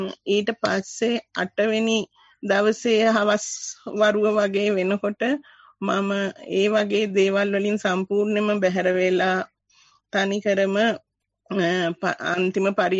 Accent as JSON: {"language": "Sinhala", "town": "Madampe", "region": "North Western Province", "country": "Sri Lanka", "tie": "born or raised there", "said": "මගේ ගම නම් මාදම්පේ."}